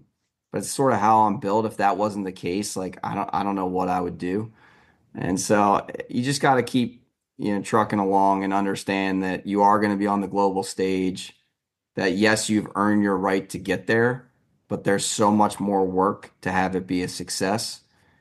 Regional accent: East Coast, United States; And as you know, I'm from the East Coast originally

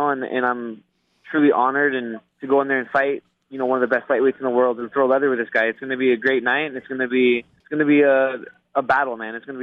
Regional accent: Oregon, United States; it was great to fight in my home state in Oregon

